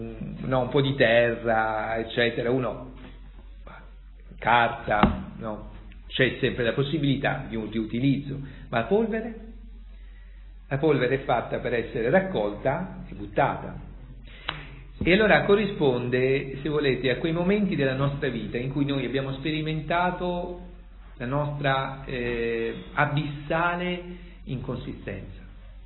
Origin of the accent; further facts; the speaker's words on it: Grottaglie, Apulia, Italy; Io sono di Grottaglie, per cui no, ho in mente gente, li vedo ancora oggi, dei ceramisti che lavorano, no, con la terra.